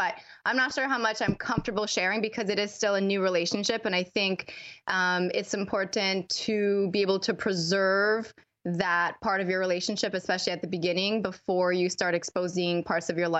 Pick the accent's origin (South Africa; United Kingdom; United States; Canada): Canada; Montreal, Quebec; we're both from Montreal